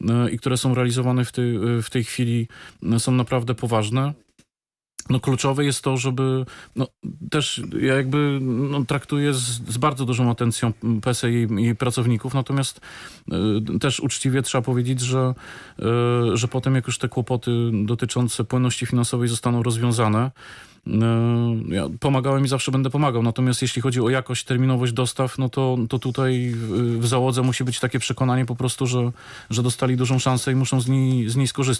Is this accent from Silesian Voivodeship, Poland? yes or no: no; Bydgoszcz, Kuyavian-Pomeranian Voivodeship, Poland; No, jestem chłopakiem z Bydgoszczy